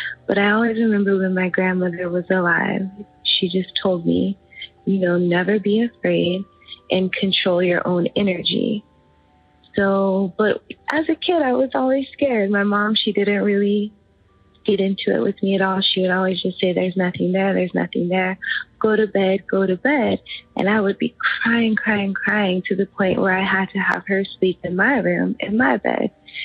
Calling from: New York, United States; I am calling from New York.

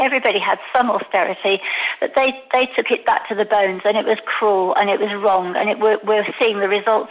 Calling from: Alicante, Valencian Community, Spain; Hello, Giles. Yeah

